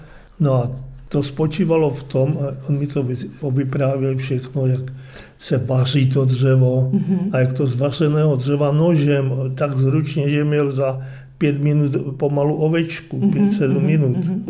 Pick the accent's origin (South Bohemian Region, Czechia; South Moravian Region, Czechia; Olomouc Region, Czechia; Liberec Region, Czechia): Olomouc Region, Czechia; Radíkov; Já pocházím z Radíkova, Voderské vrchy.